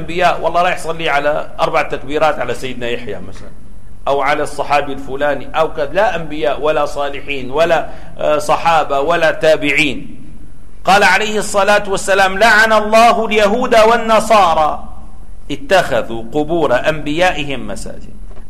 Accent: Damascus, Damascus Governorate, Syria; عندنا في دمشق كانت كتاتيب، يعني ما أماكن يدرس فيها للطلاب العلم

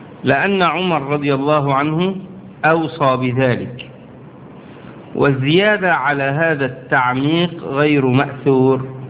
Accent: Egypt; وهذا ما يحدث عندنا، يعني عندنا في مصر بنعمل كده، الحفرة بتبقى في هذا العمق يعني

